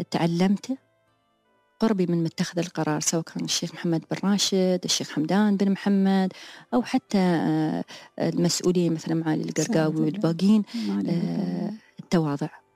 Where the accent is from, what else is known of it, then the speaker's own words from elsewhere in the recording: United Arab Emirates; انا اماراتي فعلا